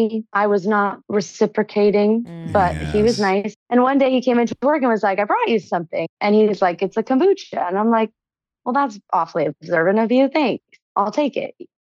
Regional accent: San Diego, California, United States; Like I said, I'm from San Diego, so I was working at a brewery next to my house where my parents lived.

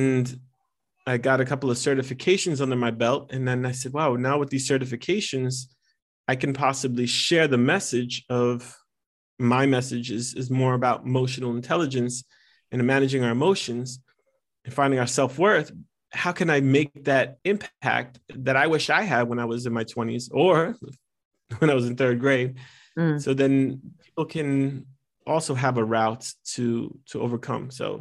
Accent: United States; English is a second language; I was born and raised in America, but English isn't my first language.

